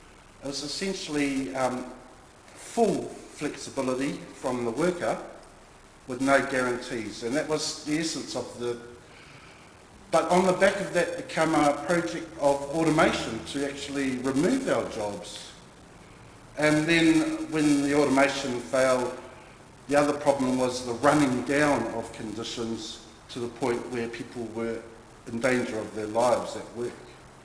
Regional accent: East Coast, New Zealand; I'm Māori. I come from my family from the East Coast. I have a mixed heritage, broadly from Brittany, Scotland, Wales, England. Well, I don't know if that's broad, Germany

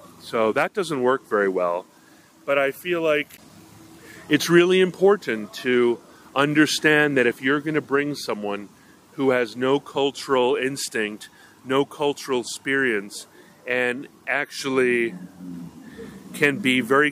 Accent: Hawaii, United States; I grew up in Hawaii and I was a dive instructor

